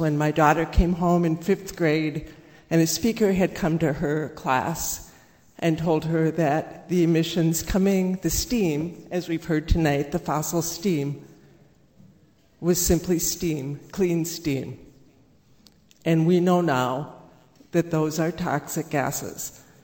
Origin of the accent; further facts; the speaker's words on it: Clear Lake Township, Minnesota, United States; I'm from Clear Lake Township. I can see the power plant stacks from my front yard.